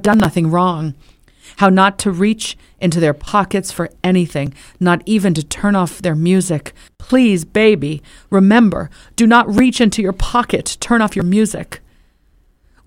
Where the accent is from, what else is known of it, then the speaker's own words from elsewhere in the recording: United States; I'm so American, it hurts. You know, I come from people who survived what America did to them. And I'm proud to be here and to live here